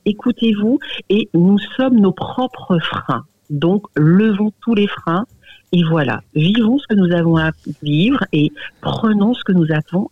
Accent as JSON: {"language": "French", "region": "Réunion", "country": "France", "said": "Et moi en plus, en tant que Réunionnais, j'ai eu ce plaisir et le loisir de pouvoir aller travailler aussi bien à l'étranger."}